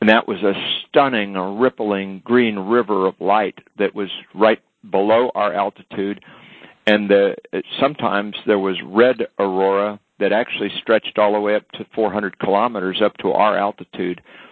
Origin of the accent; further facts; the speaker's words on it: Texas, United States; And I grew up on the Gulf Coast of Texas. I've been through a number of hurricanes on the ground.